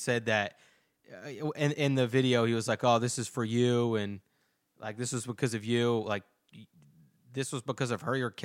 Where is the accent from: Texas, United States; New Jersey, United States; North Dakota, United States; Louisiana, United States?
New Jersey, United States; New Jersey.